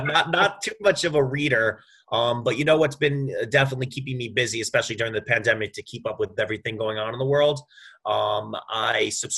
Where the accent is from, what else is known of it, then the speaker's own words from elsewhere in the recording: New York, United States; I'm actually from Long Island, and they were originally from Nassau Coliseum, which is in Nassau County. I'm actually from Nassau County.